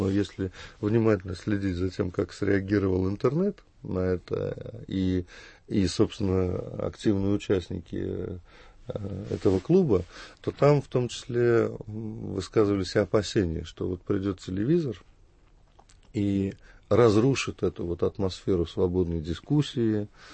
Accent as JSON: {"language": "Russian", "region": "Moscow", "country": "Russia", "said": "с которыми мы сталкиваемся, москвичи, во всяком случае, или жители больших городов"}